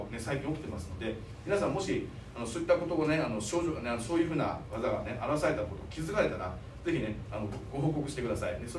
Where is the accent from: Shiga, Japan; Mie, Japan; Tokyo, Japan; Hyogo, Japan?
Mie, Japan; Suzuka; 私のね出身地の鈴鹿に入ったところに